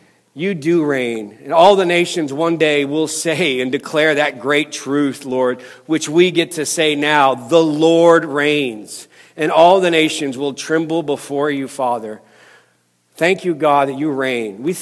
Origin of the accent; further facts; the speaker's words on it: Rochester, New York, United States; I don't live in Rochester. I'm from Rochester, New York.